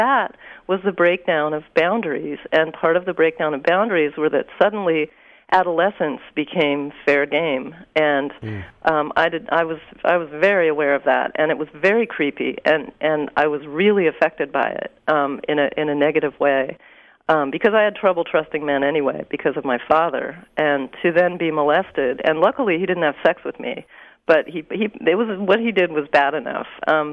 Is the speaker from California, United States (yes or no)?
yes; Berkeley, California, United States; because we came from Berkeley, so it was a total culture shock.